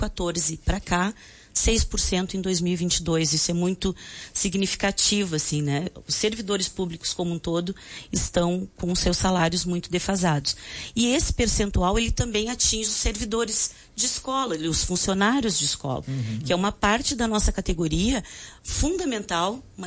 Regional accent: Rio Grande, Rio Grande do Sul, Brazil; A escola que eu trabalho em Rio Grande, porque eu sou de Rio Grande

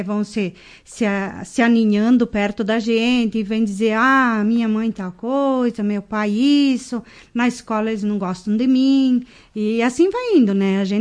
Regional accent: Marau, Rio Grande do Sul, Brazil; tenho 52 anos e sou natural de Marau, do distrito de Laranjeira. Lugar que tenho muito orgulho de ter nascido e vivido. Fiquei lá por 19 anos, quando vim para a cidade para trabalhar.

